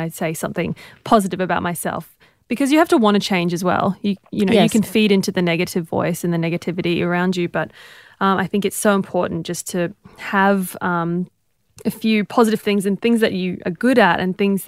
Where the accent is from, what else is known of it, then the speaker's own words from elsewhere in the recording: Papua New Guinea; You know, I grew up in Papua New Guinea